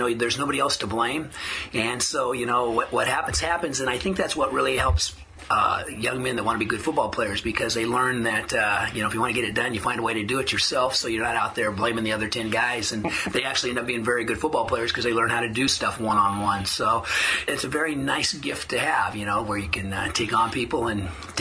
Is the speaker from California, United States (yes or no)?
yes; California, United States; You know, I'm from the Central Valley, so football and wrestling are the two sports there, and I did them both.